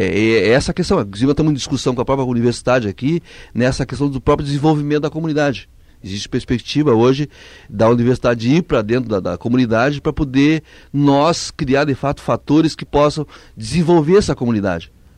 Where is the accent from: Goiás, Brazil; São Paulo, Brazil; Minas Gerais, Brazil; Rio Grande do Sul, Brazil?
Rio Grande do Sul, Brazil; Porto Alegre; Nós somos de Porto Alegre.